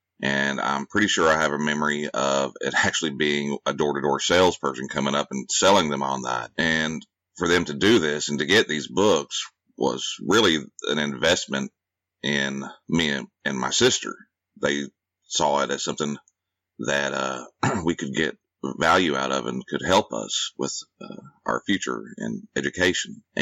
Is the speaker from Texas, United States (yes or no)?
yes; Texas, United States; And, you know, I'm from Texas, so I would read about the history of Texas